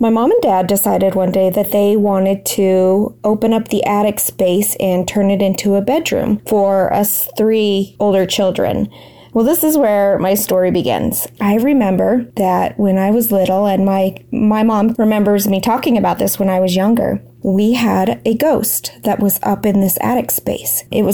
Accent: Alaska, United States; also born or lived in Utah; I'm from Alaska.

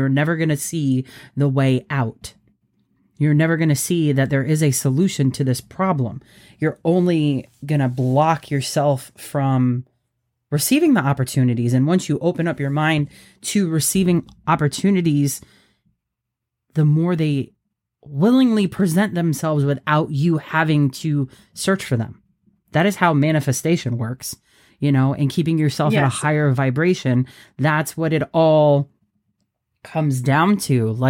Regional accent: Richville, Connecticut, United States; I was talking about growing up in Richville, Connecticut.

